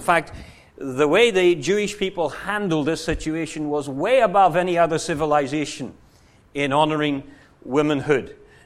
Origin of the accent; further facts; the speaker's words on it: Ireland; I remember when I grew up in Ireland